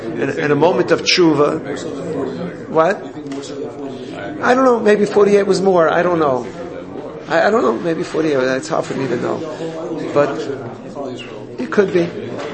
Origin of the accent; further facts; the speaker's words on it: Borough Park, New York, United States; to remind ourselves of from where we come. I come from Borough Park.